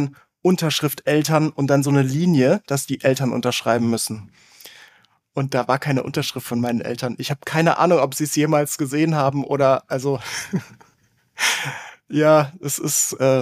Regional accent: Baden-Württemberg, Germany; also das einzige Fach, wo ich wirklich gerne hingegangen bin, war BK, Bildende Kunst, hieß es bei uns in Baden-Württemberg, Musik und Sport.

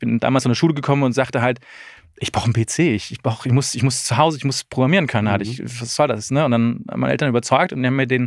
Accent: Berlin, Germany; 42 Jahre alt, ursprünglich aus Berlin, aufgewachsen in Mitte, jetzt Pankow.

